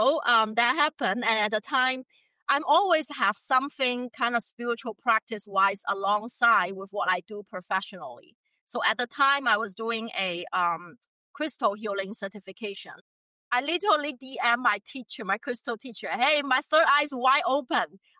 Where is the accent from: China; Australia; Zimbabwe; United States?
China; English is a second language; because I was born and raised in China.